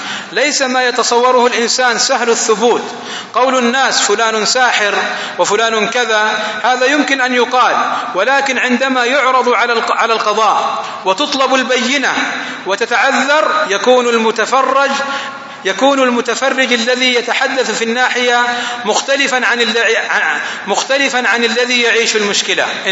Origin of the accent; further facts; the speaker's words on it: Saudi Arabia; أنه لم يبقى عندنا في السعودية من تطبيق شرع الله تعالى سوى تطبيق الأحوال الشخصية